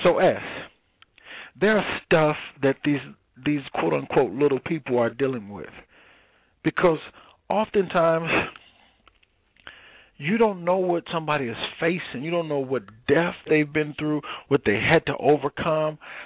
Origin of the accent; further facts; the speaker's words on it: Midwest, United States; accent: country twang; you know, I'm from the Midwest, so it's a little country twang that I have.